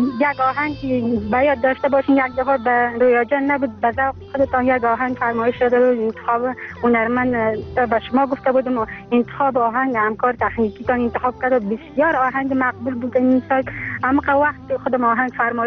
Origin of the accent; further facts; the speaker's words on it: Afghanistan; چون در همه ما افغان هستیم،